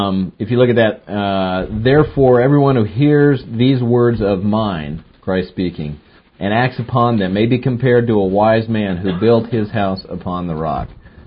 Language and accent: English; Littleton, United States; The house I grew up in Littleton, old farmhouse built in 1889. And, I spent, 10 or 12 years there, 10 years maybe. That was where I was born and raised.